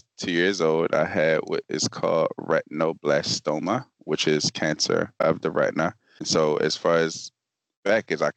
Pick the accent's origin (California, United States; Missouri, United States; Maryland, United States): Maryland, United States; Baltimore; Born and raised in Baltimore City, went to public schools, and also I graduated from Morgan State University. Proud graduate in 2006.